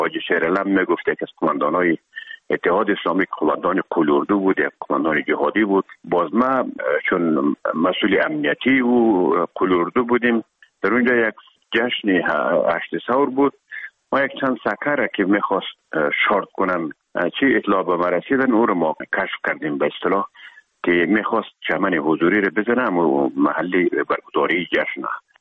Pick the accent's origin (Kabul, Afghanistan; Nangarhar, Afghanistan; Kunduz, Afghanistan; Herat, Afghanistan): Herat, Afghanistan; خودمان از هرات که آمدیم به اکادمی نظامی